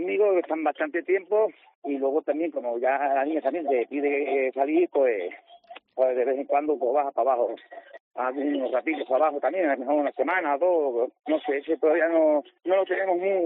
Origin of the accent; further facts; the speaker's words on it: Huertas de Ánimas, Extremadura, Spain; por querer también pasar por mi pueblo por Huertas de Ánimas, que pasamos, nos debíamos 2 días, perdimos 2 días, pero mereció la pena, porque nos recibieron, la verdad, muy bien la gente del pueblo.